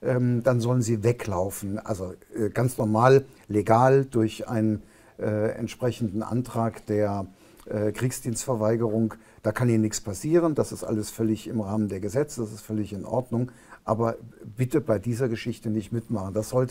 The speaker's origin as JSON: {"language": "German", "country": "Germany", "said": "wenn wir als Deutsche und diejenigen, die dort mitspielen"}